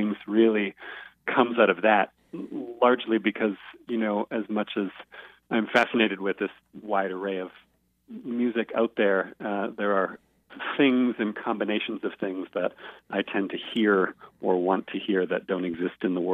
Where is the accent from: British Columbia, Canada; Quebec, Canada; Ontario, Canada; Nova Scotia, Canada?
Ontario, Canada; Toronto; I grew up in Toronto, and your question is the answer to your first query, which is growing up in, the most multicultural city in the world, so they say, had a huge impact.